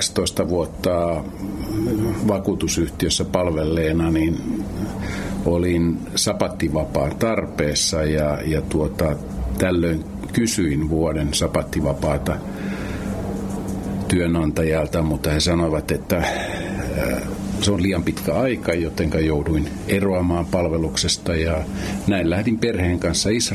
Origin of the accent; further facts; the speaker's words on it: Helsinki, Uusimaa, Finland; olen kotoisin Helsingistä. 66 vuotta sitten Punavuoressa ensimmäinen asunto, jonneka pienenä saavuin niin, tai synnyin, niin sieltä kotoisin ja voi sanoa, että Helsingissä eri puolella 60 vuotta viettäneenä, niin se riitti Helsinkiä ja nyt sitten tällä hetkellä asun Varsinais-Suomessa